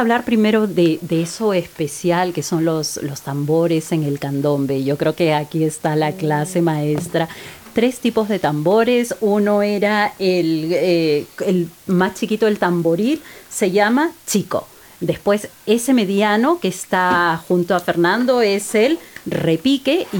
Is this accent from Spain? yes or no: no; Peru